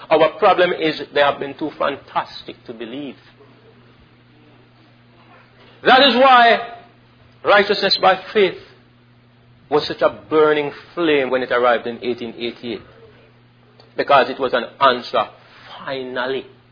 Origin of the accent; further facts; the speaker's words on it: Jamaica; I'm Jamaican.